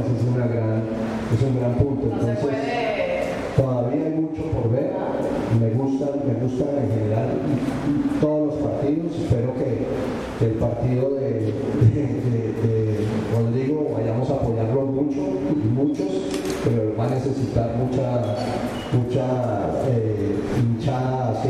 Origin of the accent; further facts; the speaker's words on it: Mexico; para que seamos siempre los que ponemos la pauta como mexicanos, como anfitriones que somos